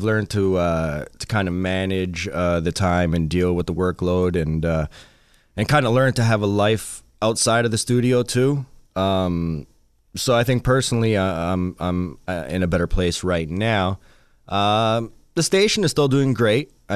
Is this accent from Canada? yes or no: yes; Canada; moved away as an adult; now in United States; Well, I've been an American for 10 years on a work visa, so yeah. I guess I'm American. My friends in Canada say I've developed the the American accent